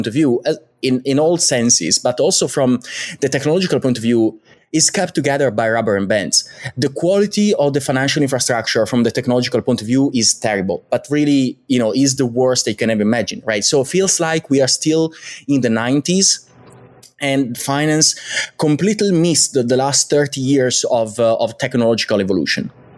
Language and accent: English; Italy; English is a second language; I'm Italian. Guess you can hear that from my accent.